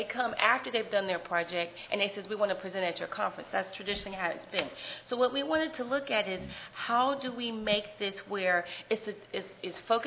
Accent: the South, United States; Because I'm from the South, and we talk very fast, so it's just going to be worse now because I've had hot chocolate.

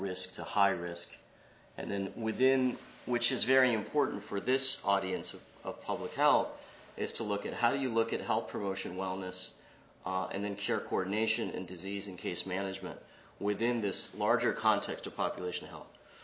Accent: New York City, New York, United States; I grew up in New York City, and there were health centers pretty much all through Queens and Brooklyn

